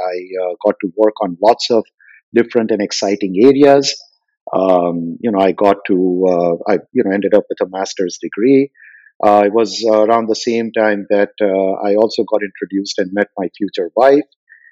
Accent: Chicago, Illinois, United States; born there; I was actually born in Chicago. My parents, like many Indian professionals, traveled to the U.S. in the early 60s.

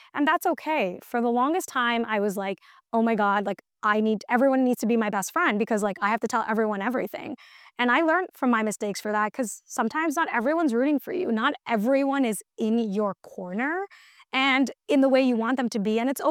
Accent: Mumbai, Maharashtra, India; thinking about growing up in Bombay or whatever it is.

